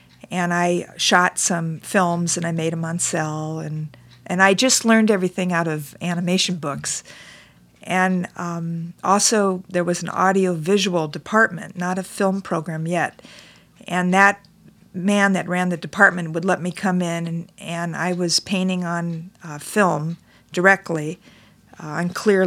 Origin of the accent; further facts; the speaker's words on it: Los Angeles, California, United States; In Los Angeles.